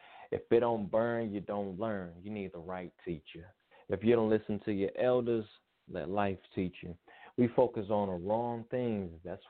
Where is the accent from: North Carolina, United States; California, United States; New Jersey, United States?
North Carolina, United States; No, ma'am, not that one. I'm another one from North Carolina.